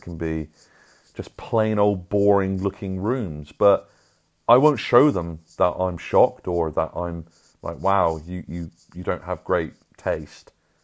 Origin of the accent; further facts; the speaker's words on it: United Kingdom; And being British and modest, it was like, "Oh, just a little bit. Oh, I'll just have a tad bit."